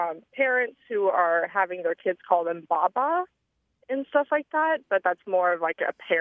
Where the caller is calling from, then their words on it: San Diego, California, United States; I'm calling from San Diego, California.